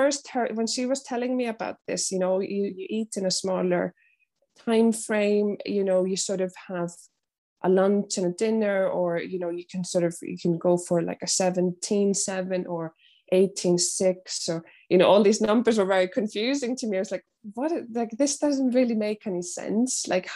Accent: Iceland; English is a second language; also born or lived in London, United Kingdom; now in Ireland; I'm 30 years old, and I'm from Iceland, but I live currently in Ireland. I've lived in Ireland for, I think, a bit more than 2 years now.

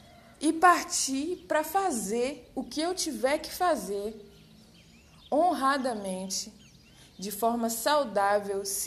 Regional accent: Brazil; para a minha nação brasileira, que eu sou brasileira. Para onde eu for, eu vou ter que dizer: de onde você é? Eu sou brasileira e orgulhosa, porque sei da minha cultura

